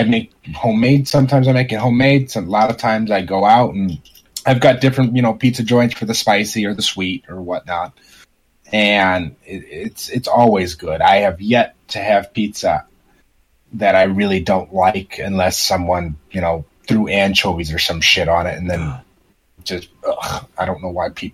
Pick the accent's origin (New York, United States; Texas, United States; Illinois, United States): Illinois, United States; Chicago; I'm from Chicagoland